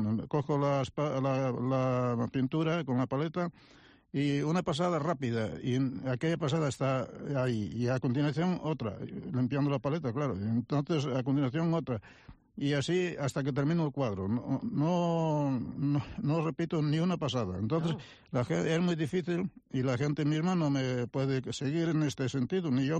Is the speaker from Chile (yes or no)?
no; Grandas de Salime, Asturias, Spain; born there; yo soy asturiano, pero nací en Grande Salime, que allá hablan gallego, y después estuve estudiando también en Corios, que fue, terminé el bachiller allí.